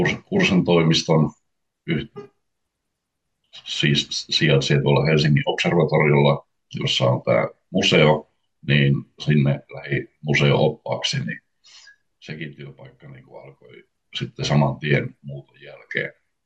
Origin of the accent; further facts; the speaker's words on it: Kainuu, Finland; born there; also born or lived in Oulu; Ja olen syntynyt Kainuussa 83, eli 42-vuotias tällä hetkellä. Ja suurimman osa elämästäni olen viettänyt Oulussa.